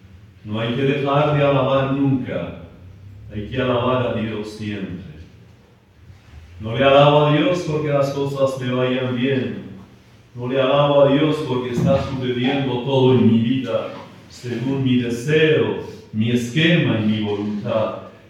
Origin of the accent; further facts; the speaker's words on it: Basque Country, Spain; now in Madrid, Spain; Yo soy del País Vasco, un vasco en Madrid